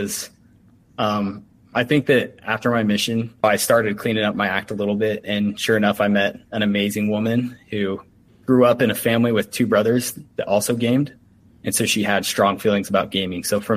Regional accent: Utah, United States; because I'm from Utah. I'm Mormon. And so I went on a 2-year Mormon mission.

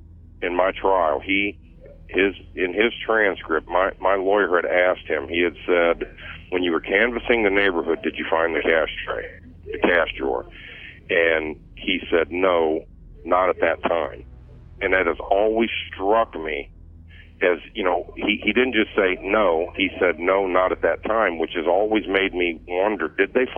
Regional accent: Bloomington, United States; I'm from Bloomington, and I don't know.

